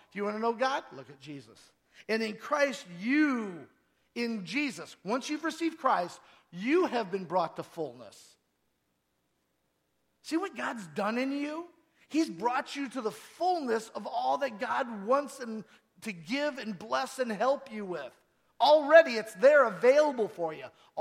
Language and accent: English; Rock Falls, Illinois, United States; I'm from south of here, folks. I'm from Rock Falls.